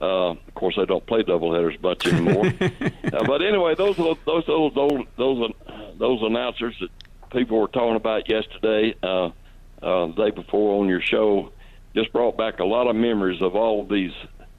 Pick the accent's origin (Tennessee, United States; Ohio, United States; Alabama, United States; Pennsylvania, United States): Tennessee, United States; And I grew up in Middle Tennessee, and I started listening to Tennessee University's broadcast in the late 40s